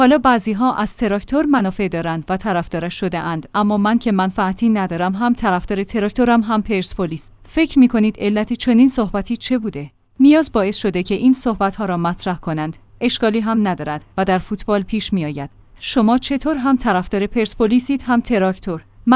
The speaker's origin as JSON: {"language": "Persian", "country": "Iran", "said": "مهم این است که همه ما ایرانی هستیم و بایکو دیگر هم سرنوشتیم"}